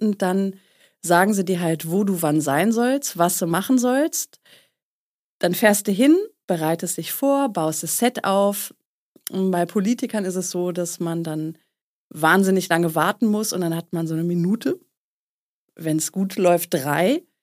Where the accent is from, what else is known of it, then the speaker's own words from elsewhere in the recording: Düsseldorf, North Rhine-Westphalia, Germany; also born or lived in Essen / Berlin; Also ich habe in Essen studiert, bin ja ursprünglich aus Düsseldorf, habe dann in Essen studiert und bin dann wie sonst kein anderer nach Berlin gegangen